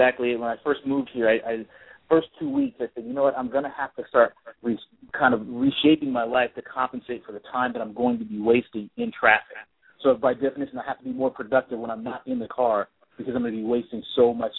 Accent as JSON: {"language": "English", "town": "Sacramento", "region": "California", "country": "United States", "tie": "born or raised there", "said": "Born and raised in California. First was Sacramento, California, and then I moved to a couple of places, and now I'm in Los Angeles."}